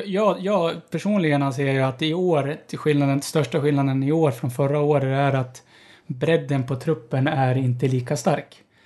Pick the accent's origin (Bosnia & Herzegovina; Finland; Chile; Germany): Chile; Jag kommer ju från Chile.